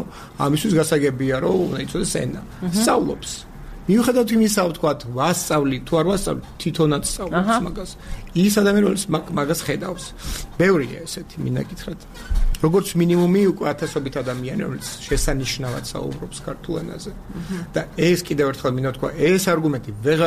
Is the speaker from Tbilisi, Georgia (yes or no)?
yes; Tbilisi, Georgia; რატომ ამბობ ჩემზე კარგად რომ თბილისელი ვარ მე